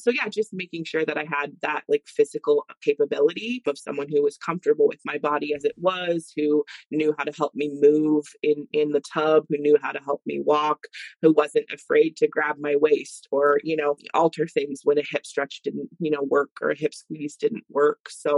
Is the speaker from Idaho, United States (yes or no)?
yes; Idaho, United States; I grew up in North Idaho.